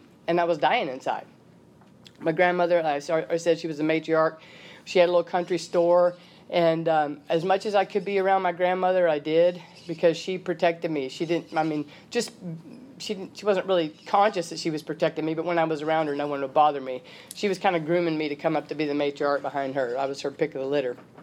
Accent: Sledge, Mississippi, United States; I was born in Sledge, Mississippi, which is about 50 miles south of Memphis, Tennessee, on a cotton and soybean farm in the middle of nowhere.

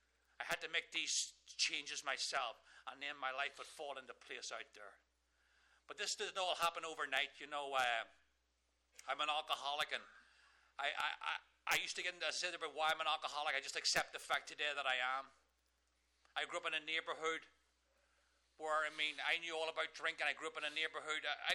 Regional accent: Northern Ireland, United Kingdom; I was a working class Catholic from the wrong side of the tracks, growing up in Northern Ireland.

